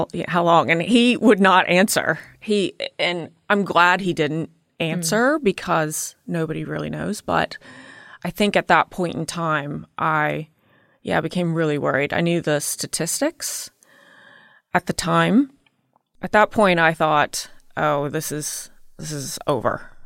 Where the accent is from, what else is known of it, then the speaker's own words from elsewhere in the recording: England, United Kingdom; accent: English; now in United States; And I still have, yes, some of my accent. But everyone in America will say that I sound English.